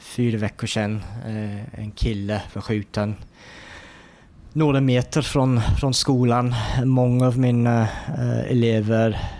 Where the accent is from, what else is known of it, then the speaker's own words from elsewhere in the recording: North West England, United Kingdom; Swedish is a second language; also born or lived in Ireland; now in Sweden; Nej, jag är absolut inte född i Sverige. Jag kommer från Irland och växte upp utanför Manchester i Storbritannien också. Mina föräldrar kommer från Irland då. Så jag är irländsk, ja.